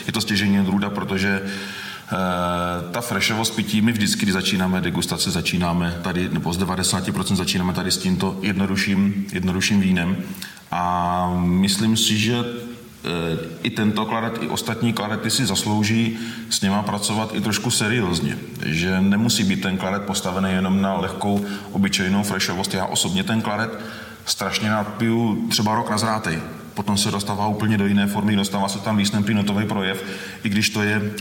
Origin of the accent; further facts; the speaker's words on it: Vrbice, South Moravian Region, Czechia; My sme z Verbice. Verbice je 7 km odsud od Veľkých Pavlovic.